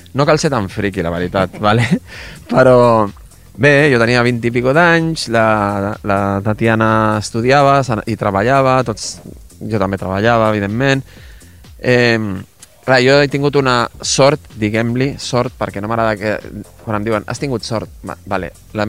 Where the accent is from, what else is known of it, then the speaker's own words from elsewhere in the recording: Vilanova i la Geltrú, Catalonia, Spain; born there; Vaig néixer aquí, a Vilanova i la Geltrú, i m'ho vaig fer tot jo sol.